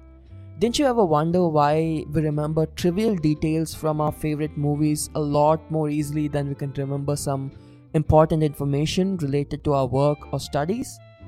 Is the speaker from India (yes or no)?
yes; India; As an Indian, I look at the film industry here with over 1,000 movies produced every year